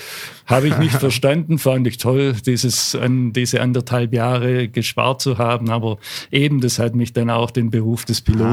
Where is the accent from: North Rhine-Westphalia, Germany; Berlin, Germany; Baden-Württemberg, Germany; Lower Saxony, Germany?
Baden-Württemberg, Germany; Bietigheim-Bissingen; Also aufgewachsen im Schwabenland, Biedigheim-Etter-Zimmern heißt der kleine Ort, heute Biedigheim-Biesingen.